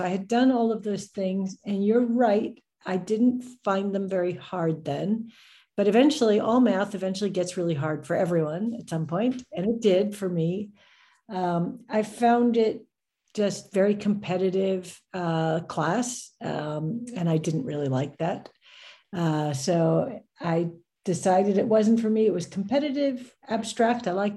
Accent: New York, United States; So I grew up on Long Island near New York City, about an hour away.

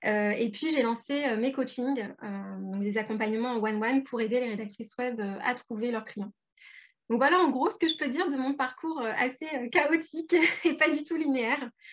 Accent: Hauts-de-France, France; now in Le Mans, France; j'ai fait mes études à Paris, mais à la base, je viens de la région des Hauts-de-France. Enfin, maintenant, on l'appelle les Hauts-de-France, mais je viens de Picardie.

